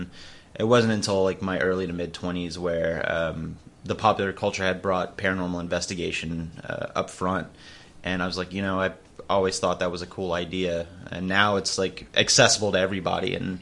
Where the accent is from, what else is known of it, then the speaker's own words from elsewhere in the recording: Louisiana, United States; I grew up in South Louisiana, and ghost stories just run rampant.